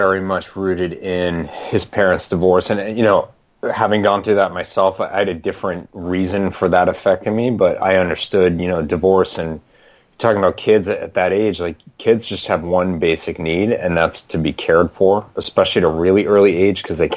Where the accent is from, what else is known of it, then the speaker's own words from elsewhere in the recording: Massachusetts, United States; And you know, growing up in the Boston area, like, there's plenty of neighborhoods where you don't talk about that kind of stuff.